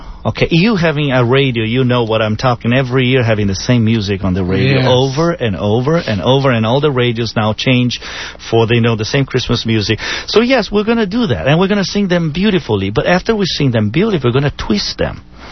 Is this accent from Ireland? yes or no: no; Brazil; born there; first language German; English is a second language; I'm actually from Brazil, but I'm German origin. Born in Brazil, so my first language was German, and then Portuguese, and English is my 5th language.